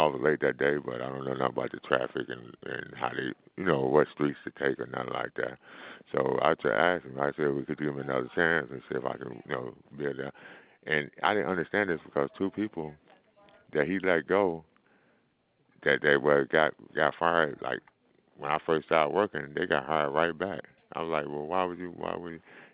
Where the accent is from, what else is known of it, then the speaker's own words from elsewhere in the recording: Michigan, United States; I don't know nobody in Alabama. I'm from Michigan